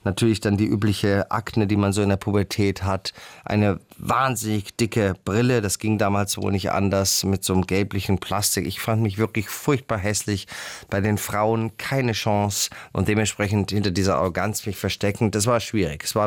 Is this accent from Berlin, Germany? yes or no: yes; Berlin, Germany; 1955 geboren in Schlachtensee, da auch gewohnt.